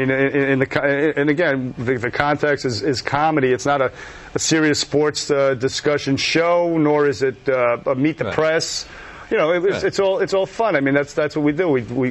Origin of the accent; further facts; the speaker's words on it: Bronx, New York, United States; born or raised there